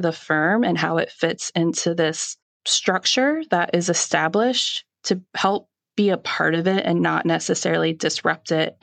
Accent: Chesapeake, Virginia, United States; I decided to go back to my hometown, which is the Chesapeake-Norfolk area of Virginia. We're in the southeast portion of the state

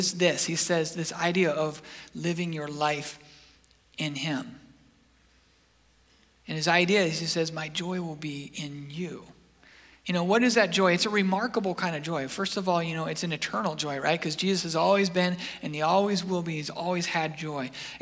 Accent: Washington, United States; And I grew up in Washington State, so I was all about like collecting Ken Griffey Jr.

